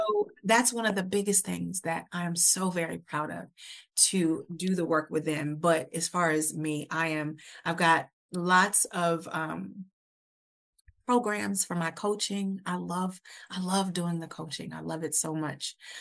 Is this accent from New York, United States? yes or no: no; Milwaukee, Wisconsin, United States; next week, I'm going to Milwaukee, which is my hometown.